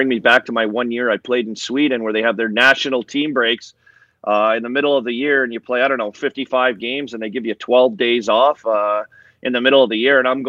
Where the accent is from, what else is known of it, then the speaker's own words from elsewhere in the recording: Lloydminster, Saskatchewan, Canada; born there; That's where I was born in Lloyd, but my parents were living in Paradise Hill